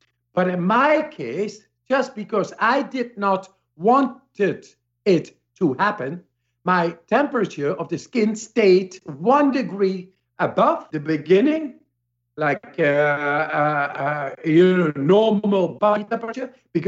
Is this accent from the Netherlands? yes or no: yes; Amsterdam, North Holland, Netherlands; I come from Amsterdam